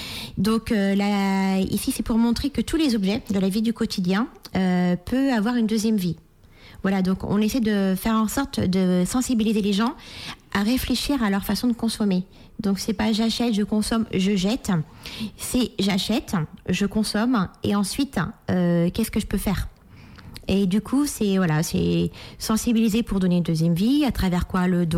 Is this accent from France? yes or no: yes; Pays de la Loire, France; Je suis originaire de l'Anjou. Voilà, j'ai fait mes études à Angers.